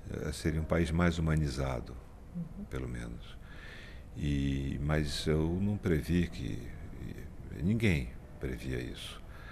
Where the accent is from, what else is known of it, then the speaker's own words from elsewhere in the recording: Amazon, Brazil; born there; a Amazônia, minha região onde eu nasci